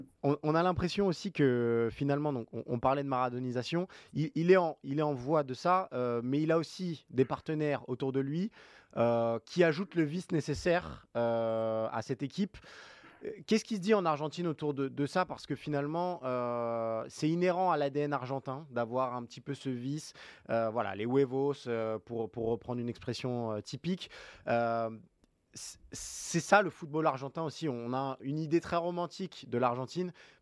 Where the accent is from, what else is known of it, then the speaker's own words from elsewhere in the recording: France; nous, en tant que Français et de l'extérieur